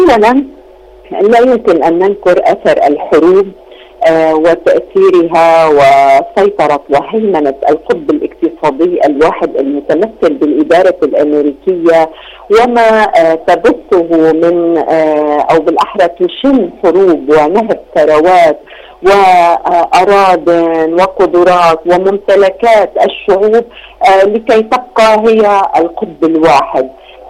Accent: Lebanon; فوجئت وأنا الآتية من لبنان

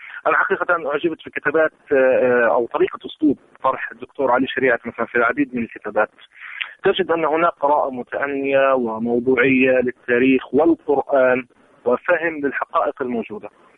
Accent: Palestine; الكل بيتعاطى معنا إحنا كفلسطينيين أو كعرب حقيقة كأننا يعني رعاع

